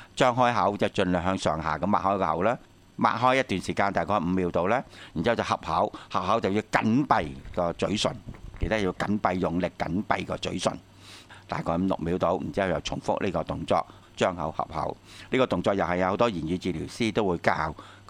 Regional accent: China; 我中國人睇英文唔係咁樣。

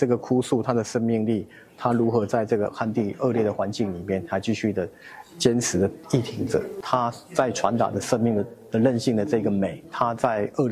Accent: Chiayi, Taiwan; 因为我是嘉义人，台湾的嘉义人，那我目前还是在大学这边担任一个行政人员

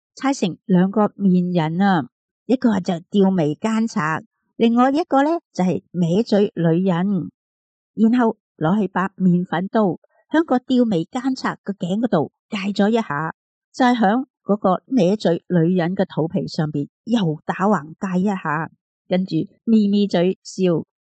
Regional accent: Guangdong, China; 我哋广东人就叫佢做油炸鬼

